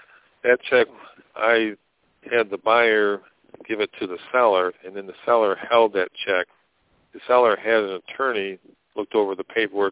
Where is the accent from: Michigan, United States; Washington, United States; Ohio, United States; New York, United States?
Michigan, United States; Yes, I'm on the call. I'm from Michigan